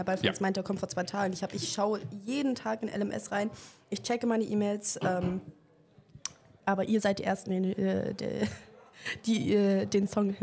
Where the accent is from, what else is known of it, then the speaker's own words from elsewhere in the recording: Hamburg, Germany; Wir kommen aus Hamburg und dann können wir sagen, ja, Hafengeburtstag.